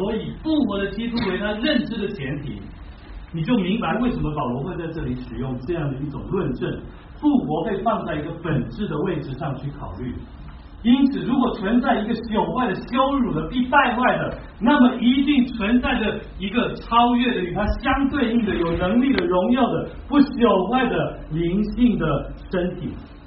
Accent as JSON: {"language": "Chinese", "country": "China", "said": "我们中国人说一句古话叫做一朝天子一朝臣"}